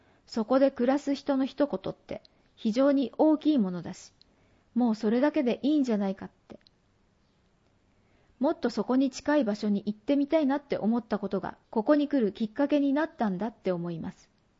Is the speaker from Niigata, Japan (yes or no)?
yes; Seiro, Niigata, Japan; now in Tsunan, Japan; 私の地元は同じ新潟県の聖籠町というところなんですが、